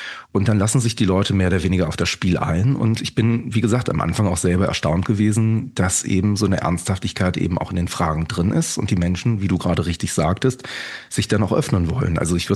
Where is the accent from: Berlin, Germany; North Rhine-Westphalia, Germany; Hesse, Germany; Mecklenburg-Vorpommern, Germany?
North Rhine-Westphalia, Germany; Krefeld; born there; also born or lived in Cologne / Düsseldorf; now in Solingen, Germany; ich bin kein Ursolinger, ich bin tatsächlich in Krefeld geboren, habe in Köln studiert, habe dann lange in Düsseldorf gelebt mit meiner Frau zusammen und wir haben hier in Solingen ein Haus gefunden